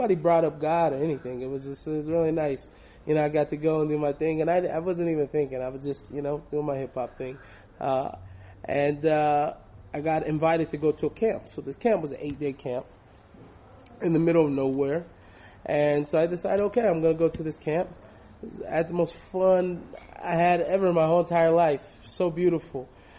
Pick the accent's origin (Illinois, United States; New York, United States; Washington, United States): Washington, United States; Seattle; I grew up in Seattle, Washington.